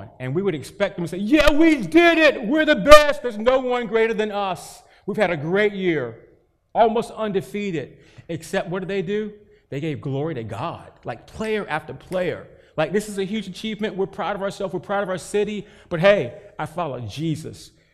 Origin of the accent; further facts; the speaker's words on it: Durham, North Carolina, United States; My grandma, so I grew up in Durham, North Carolina. My grandma lived in the country, grew up and lived in the country of Chapel Hill